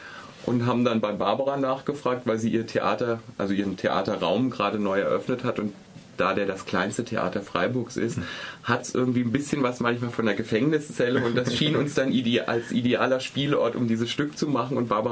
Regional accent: Germany; also born or lived in Bavaria; Also geboren bin ich in Bayern, aber mein Vater war bei der Bundeswehr. Wir sind alle 2 Jahre umgezogen, deswegen bin ich in Gesamtdeutschland groß geworden. Deswegen kann ich nicht sagen, wo ich eigentlich herkomme.

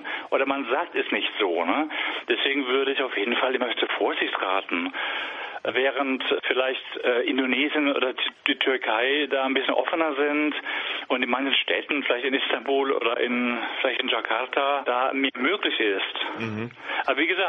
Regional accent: Germany; Ich bin Deutscher und ich bin Islamwissenschaftler.

